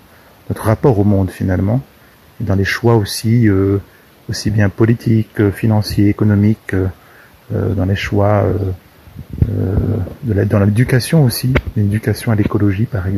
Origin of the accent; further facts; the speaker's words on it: Réunion, France; je lui ai dit que je venais de la Réunion